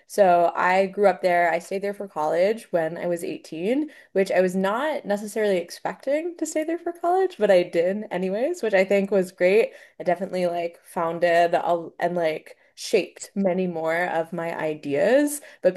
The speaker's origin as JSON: {"language": "English", "town": "Ithaca", "region": "New York", "country": "United States", "tie": "born or raised there", "said": "So I growing up in Ithaca, I was aware of the Telluride House."}